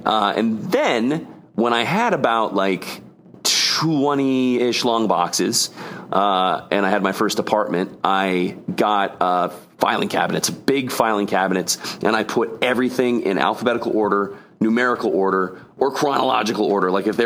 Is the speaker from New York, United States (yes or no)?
yes; Brooklyn, New York, United States; And though … from Brooklyn, I didn't always live in Brooklyn. My dad was in the military, so moved around a lot.